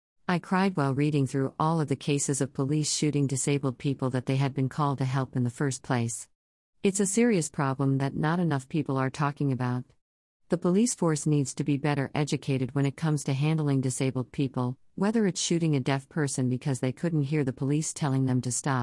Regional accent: United Kingdom; now in Netherlands; I'm British but currently residing in the Netherlands with my parents and sister.

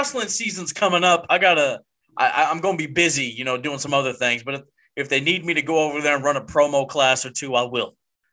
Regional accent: Canada; I mean, the Lance Storm gimmick. I'm Canadian. I can do that.

